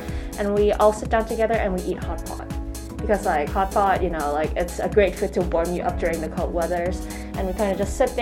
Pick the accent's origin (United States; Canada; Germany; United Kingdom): Canada; I'm from Canada.